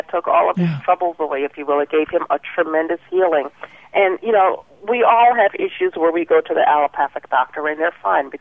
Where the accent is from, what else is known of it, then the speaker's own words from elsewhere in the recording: New York, United States; moved away; I'm from the East Coast originally in New York, and I used to get teased by my friends after I moved out here.